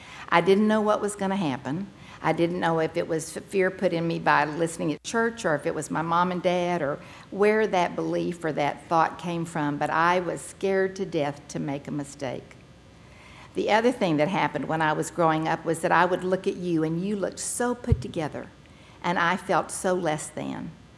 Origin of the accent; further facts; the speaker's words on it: San Antonio, Texas, United States; also born or lived in Midland; Now, when I was born in Midland, Texas. And shortly after I was born, my family moved to San Antonio, and that's where I grew up.